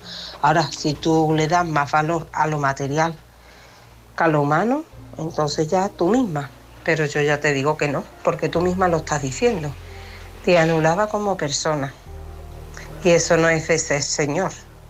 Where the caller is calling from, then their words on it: Seville, Andalusia, Spain; de Sevilla.